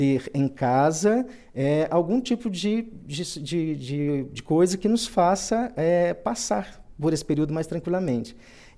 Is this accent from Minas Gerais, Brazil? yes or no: yes; Jaguara, Minas Gerais, Brazil; born there; com destaque para o distrito de Jaguara, lugar onde eu nasci.